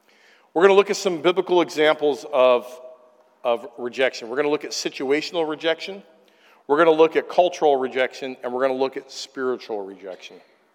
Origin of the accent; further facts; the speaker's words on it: Middleburg, United States; I grew up in this valley. I grew up in Middleburg.